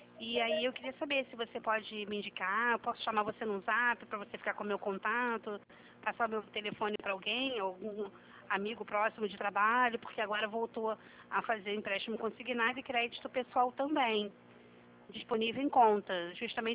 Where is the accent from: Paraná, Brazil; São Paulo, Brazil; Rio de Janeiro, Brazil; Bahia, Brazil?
Rio de Janeiro, Brazil; eu sou daqui do Rio, né?